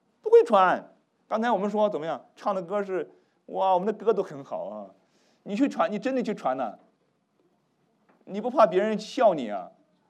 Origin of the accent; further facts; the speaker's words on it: China; 我们中国人谁等弥赛亚？中国人，中国文化哪有弥赛亚？